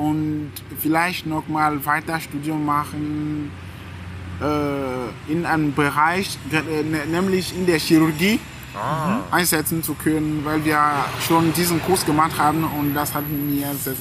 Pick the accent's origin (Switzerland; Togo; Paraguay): Togo; German is a second language; now in Germany; ich muss nochmal meinen Urlaub in Togo verbringen, meine Heimat.